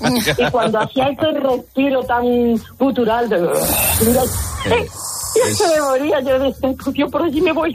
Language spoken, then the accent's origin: Spanish; Seville, Andalusia, Spain; Y porque yo soy de Sevilla, claro.